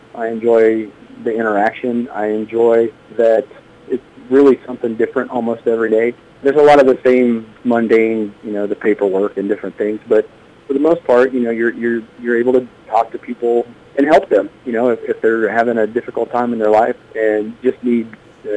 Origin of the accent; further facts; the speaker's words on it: Keota, United States; I mean, obviously this is where I grew up, but if you're going to work in a small town, you have to develop those relationships